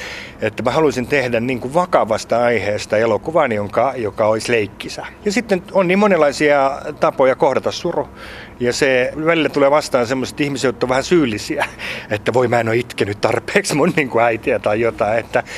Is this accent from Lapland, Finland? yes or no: no; Tampere, Pirkanmaa, Finland; born there; Mä oon syntynyt Tampereella